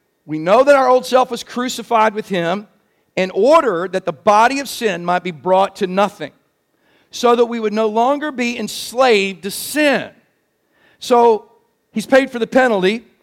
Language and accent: English; North Carolina, United States; All right, so I like that we're from Gaston County.